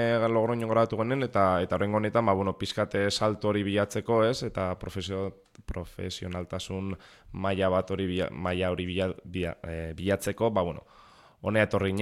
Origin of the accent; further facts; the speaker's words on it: Vitoria-Gasteiz, Basque Country, Spain; ni Gasteiztarra naiz